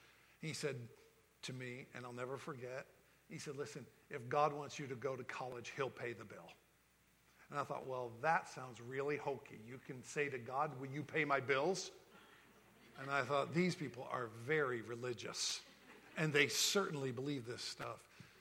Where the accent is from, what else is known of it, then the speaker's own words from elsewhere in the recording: Northeast, United States; now in Florida, United States; I'm from the Northeast. I could never have imagined I would live in Florida